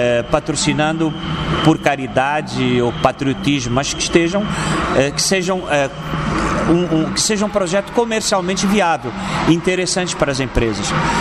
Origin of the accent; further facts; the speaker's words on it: Angola; eu sou nacionalista, eu sou angolano pra caramba, tá?